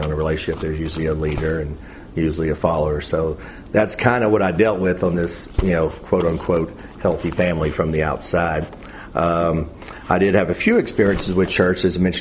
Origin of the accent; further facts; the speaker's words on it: Angleton, Texas, United States; I grew up in Angleton, as y'all probably heard last night. You know, all know it's a big metropolis down there. Had two parents in the household, no brothers or sisters, so kind of like a spoiled only child for the most part down there.